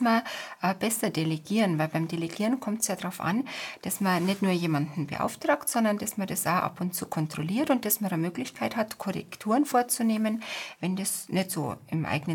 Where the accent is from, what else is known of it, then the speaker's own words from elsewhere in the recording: Munich, Bavaria, Germany; Ich bin ein Münchner Kindl, ja.